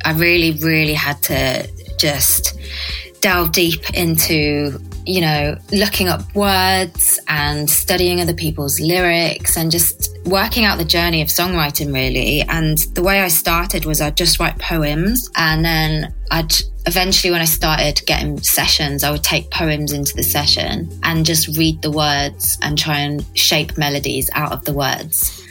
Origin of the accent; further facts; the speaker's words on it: West Midlands, United Kingdom; now in London, United Kingdom; So then I grew up just outside Birmingham in Worcestershire, and I've lived in London for a long time now.